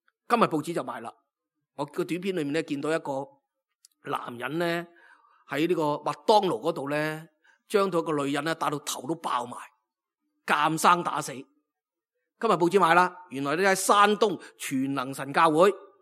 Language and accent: Cantonese; Hong Kong; 佢提醒呢我哋香港人啊要小心啲啊